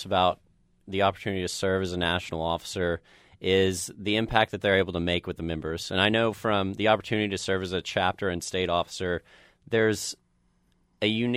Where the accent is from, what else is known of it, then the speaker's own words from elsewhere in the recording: Deepu, Oklahoma, United States; I'm not just there representing myself. I'm not just there representing my hometown of Deepu, but representing the entire state of Oklahoma.